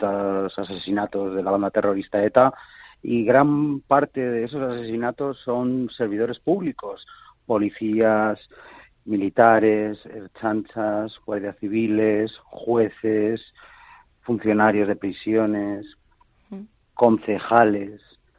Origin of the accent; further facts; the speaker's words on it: Basque Country, Spain; nos ofende como vascos. Pero también me siento ofendido como español